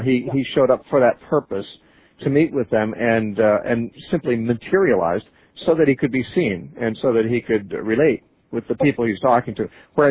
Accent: Oregon, United States; now in California, United States; Actually, Oregon, and that used to be my home state, but that has been altered. I live in California now.

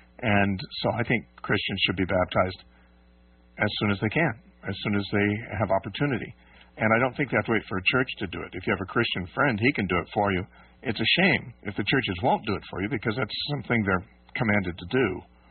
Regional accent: United States; moved away; I've looked into some churches in my hometown in the States

